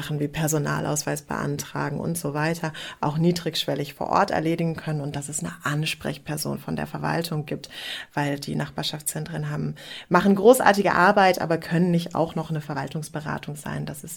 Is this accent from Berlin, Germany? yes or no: no; Göttingen, Lower Saxony, Germany; ich bin in Göttingen aufgewachsen und erinnere mich noch